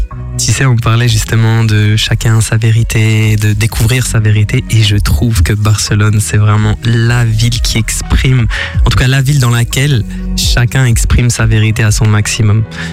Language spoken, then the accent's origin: French; Paris, Île-de-France, France; Parce que je viens de Paris de base.